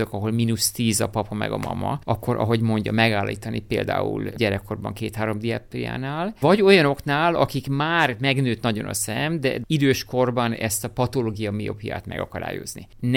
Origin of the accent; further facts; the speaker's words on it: Hungary; Magyarország, ahol én születtem, magyar vagyok